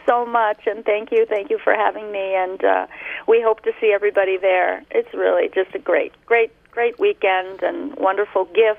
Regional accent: Torrington, Connecticut, United States; moved away as an adult; now in Europe; Yes, I grew up in Torrington, and I moved away.

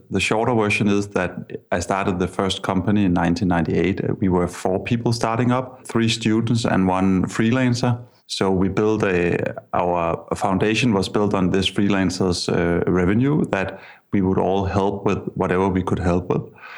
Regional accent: Denmark; I'm from Denmark.

